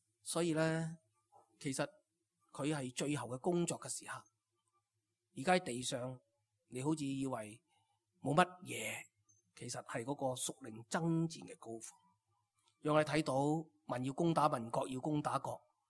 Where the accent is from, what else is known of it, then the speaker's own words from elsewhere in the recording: Hong Kong; 我哋香港人呢一个月里面咧，成日都有呢啲嘅新闻啊